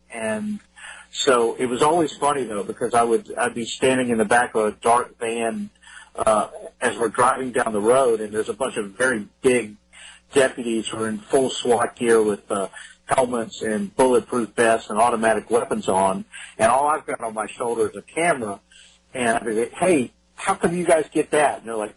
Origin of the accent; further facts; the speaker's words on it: Texas, United States; I grew up in West Texas, which is about as far from the ocean as you can get.